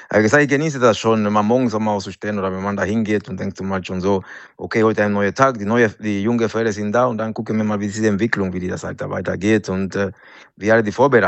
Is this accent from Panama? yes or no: yes; Panama; ich komme aus Panama, wo wir 40 Grad oder 35 Grad haben und ich bin im Winter gekommen.